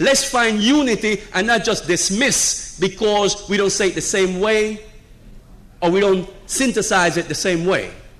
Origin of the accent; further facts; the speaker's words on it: Panama; I'm from Panama. One of my grandparents from Jamaica. One of them from Martinique. And I grew up in a Spanish-speaking country.